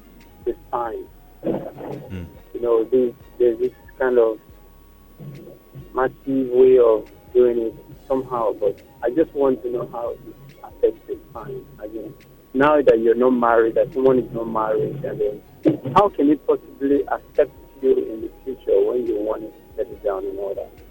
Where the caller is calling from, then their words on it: Lekki, Lagos, Nigeria; I'm calling you from Lekki.